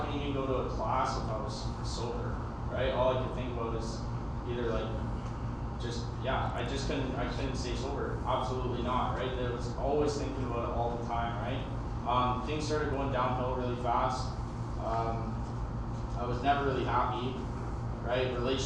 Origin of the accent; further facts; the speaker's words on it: Calgary, Alberta, Canada; I'm originally from Calgary.